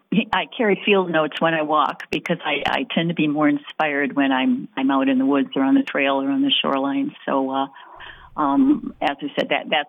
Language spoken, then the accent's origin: English; Trout Creek, Michigan, United States; also born or lived in Ontonagon / Stevenson; I was raised in Trout Creek, Ontonagon, and Stevenson, which are all in the Upper Peninsula. And my mother's family comes from that region generations.